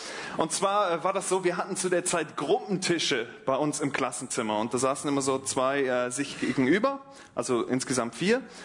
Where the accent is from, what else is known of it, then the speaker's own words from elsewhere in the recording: Bremen, Germany; Nein, eigentlich komme ich von Deutschland. Aus Bremen, um genau zu sein.